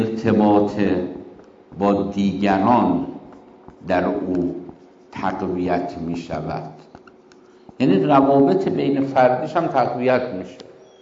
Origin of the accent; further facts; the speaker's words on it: Tehran, Tehran Province, Iran; با اینکه حالا ما تو تهران هم بزرگ شدیم